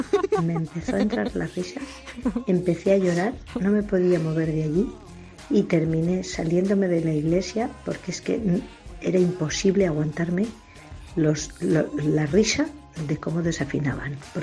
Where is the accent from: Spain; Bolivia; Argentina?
Spain; Basque Country; Yo, que soy del País Vasco, que la gente canta fantástico